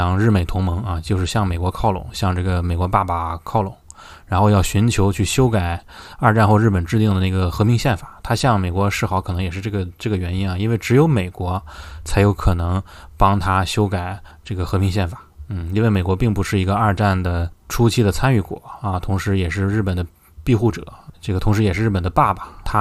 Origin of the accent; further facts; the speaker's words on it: China; 我们中国人讲盖棺定论